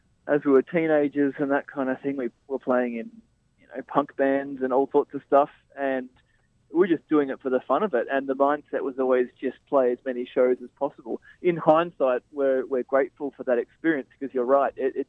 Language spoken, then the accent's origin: English; Melbourne, Victoria, Australia; a lot of people, when they find out we're from Melbourne, they want to know, oh, what's going on?